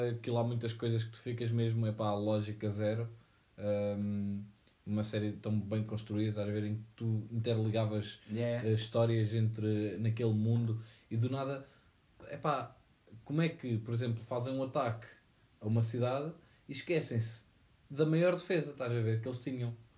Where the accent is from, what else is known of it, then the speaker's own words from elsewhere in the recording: Portugal; Eu simplesmente me faz muita confusão, sendo português, aquilo parece-me tão semelhante ao português.